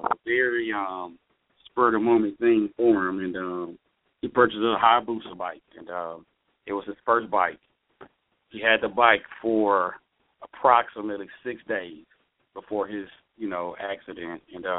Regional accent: Mobile, Alabama, United States; I am from Mobile, Alabama, and I am a 21st century African-American inventor.

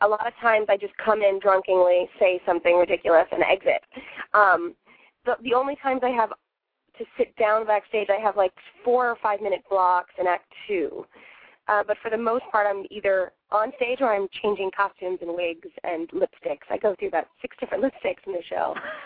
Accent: New York, United States; It is probably the proudest New York moment a singer can have, especially born and raised in New York

